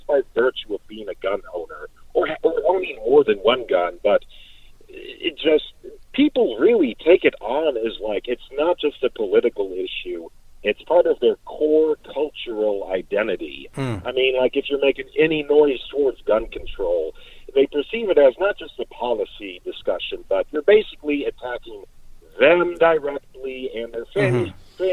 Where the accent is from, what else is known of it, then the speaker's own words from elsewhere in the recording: Texas, United States; as you noted, I'm from Texas. I mean, I'm in the quote-unquote ground zero of gun culture.